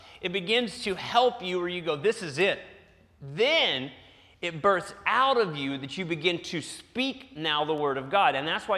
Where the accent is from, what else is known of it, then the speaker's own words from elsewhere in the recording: West Virginia, United States; I'm a hillbilly from West Virginia.